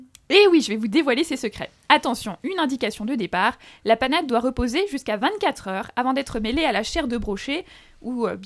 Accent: Grand Est, France; Je suis alsacienne, donc je les défends.

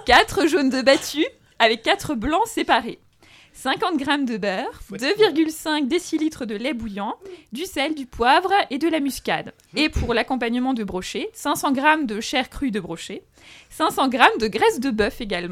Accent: Grand Est, France; Je suis alsacienne, donc je les défends.

